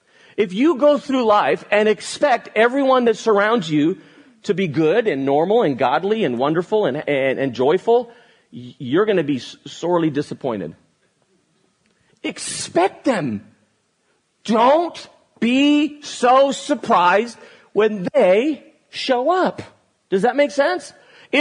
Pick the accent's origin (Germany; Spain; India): Spain; English is a second language; Where I grew up in Spain, that's not what the word torta means.